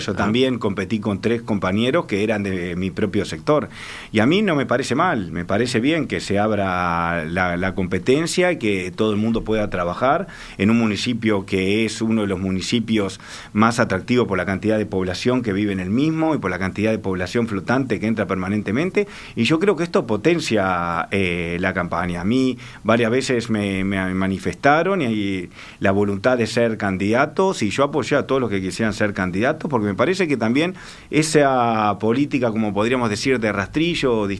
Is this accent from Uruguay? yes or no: yes; Montevideo, Uruguay; Yo soy un montevideano que me quiero, cada vez que me levanto pienso cómo puedo hacer algo para mejorar mi ciudad